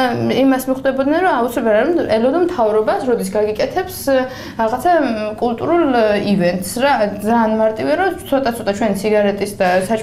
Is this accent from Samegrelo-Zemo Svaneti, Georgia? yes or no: no; Tsnori, Kakheti, Georgia; მოკლედ 91 წელს დავიბადე და გავიზარდე პრინციპში ძირთადად წნორში. ეს არის დიაშერი ქალაქის სტატუსის მატარებელი ჩვენი დასახლება, მაგრამ არაფერი არ გამორჩა შუალობრივ სოფლისგან. იქ დავიბადე, იქ ცხოვრობდით და მთელი ჩემი ბავშვობა იყო